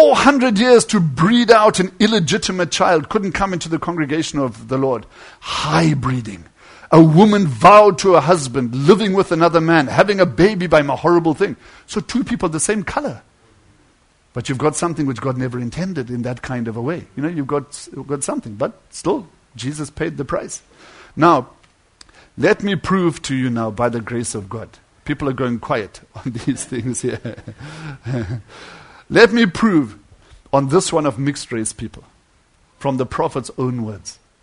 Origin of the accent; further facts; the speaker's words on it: Kentucky, United States; And because I was from Kentucky and her being a squaw, they called me a squab, a Kentucky squab.